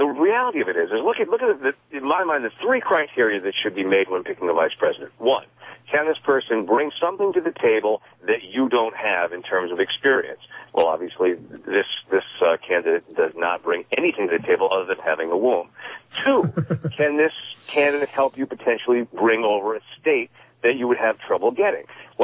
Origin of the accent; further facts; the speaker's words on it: United States; As an American, forget about being a liberal Democrat. As an American, I'm insulted that he would show such lack of judgment just in the face of politics.